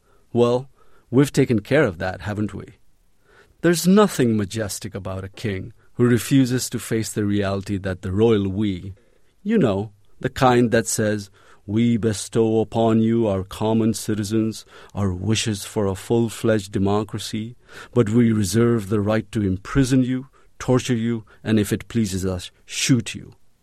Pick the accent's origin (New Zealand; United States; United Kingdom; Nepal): Nepal; English is a second language; As a youngster growing up in Nepal, I learned that the king was the most benevolent of beings, close to God Vishnu.